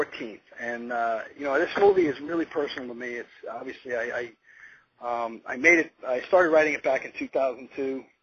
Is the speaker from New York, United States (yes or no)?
yes; New York, United States; In the winter of 2002, I'm a New Yorker